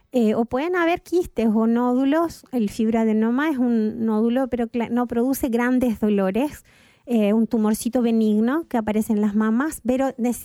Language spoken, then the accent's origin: Spanish; Chile; born or raised there; also born or lived in Argentina